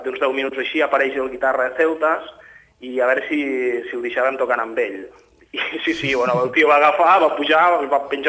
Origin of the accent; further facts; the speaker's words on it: Catalonia, Spain; m'hauria de donar ell explicacions a jo com a català que jo amb ell com a ciutadà de Catalunya.